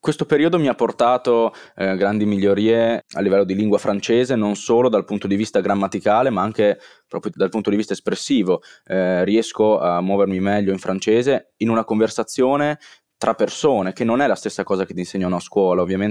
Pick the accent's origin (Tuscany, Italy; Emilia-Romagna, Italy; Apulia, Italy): Emilia-Romagna, Italy; Modena; sono di Modena, frequento un liceo linguistico nel centro di Modena e ho 18 anni